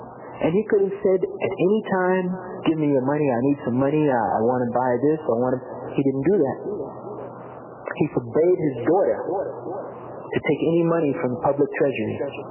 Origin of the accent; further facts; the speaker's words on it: New York City, New York, United States; born there; I come from America. I keep going back to that because I've watched my country, the country I come from, I've watched it go down, morally, go way down. I was born in a part of the United States, in New York City, Manhattan. I was born in Harlem, New York, Harlem Hospital